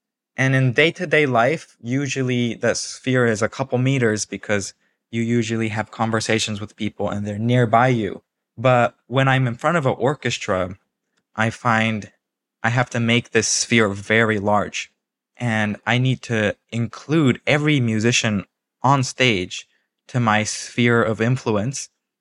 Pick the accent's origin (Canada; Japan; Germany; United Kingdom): Japan; now in United States; the question about my background growing up in Japan and moving to the US. So moving from Japan to the US was a really fundamental and impactful time of my life